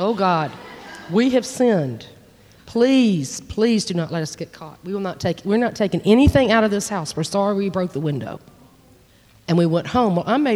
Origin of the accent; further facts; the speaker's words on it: Atlanta, Georgia, United States; also born or lived in Miami, United States; I grew up in a family, a large family in Atlanta, Georgia. I was born in Miami, and at about six, we moved to Georgia, and I'm the second of six children.